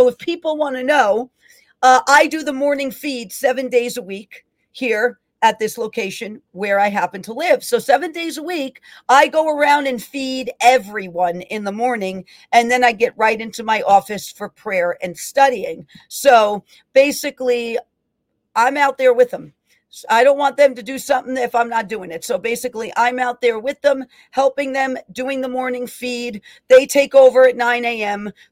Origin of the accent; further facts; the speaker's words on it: Bronx, New York, United States; I was born in the Bronx, New York, right? I was raised there part of my life. I have been in New York State all of my life.